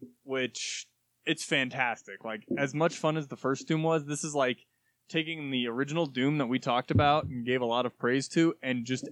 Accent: United States; I'm American, and I play Battletech.

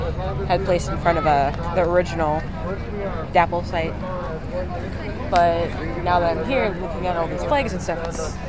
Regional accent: Standing Rock, United States; I grew up here on Standing Rock.

